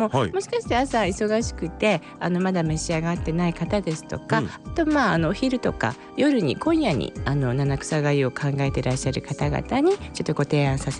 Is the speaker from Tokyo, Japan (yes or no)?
no; Oita, Japan; すぐ実家の、私大分なんですけども、大分に戻りまして